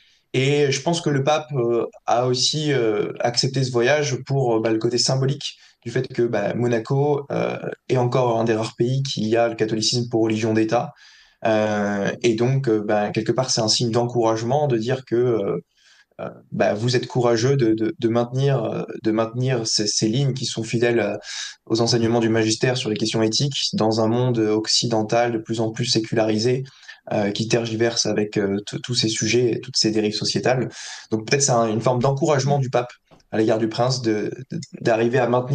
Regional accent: Toulon, Provence-Alpes-Côte d'Azur, France; d'autres venaient de Toulon comme moi

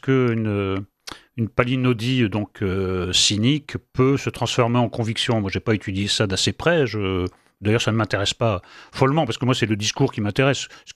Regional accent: France; Nous sommes nombreux à ne pas avoir de problème, peut-être parce que nous sommes nous-mêmes des Français de souche

